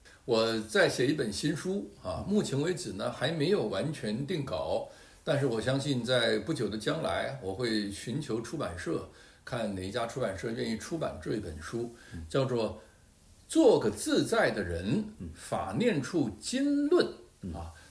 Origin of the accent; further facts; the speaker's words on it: China; 这个念力就像我们中国人说的定力一样